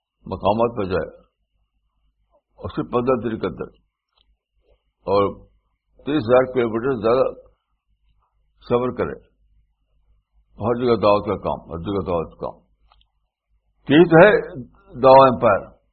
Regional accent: India; now in United States; میں انڈیا میں پیدا ہوا, میں ایک انڈین ہوں, اور اتنی دور آ کر کے امریکہ میں آزادانہ طور پر میں دعوت کا کام کر رہا ہوں.

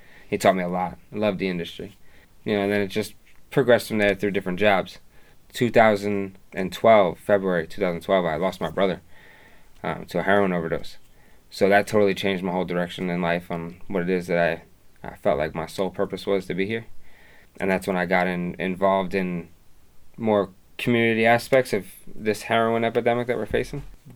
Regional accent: New Suffolk, New York, United States; also born or lived in Woodbridge, Virginia; No, I was born in Woodbridge, Virginia. My brother and I, for the most part, grew up in New Suffolk.

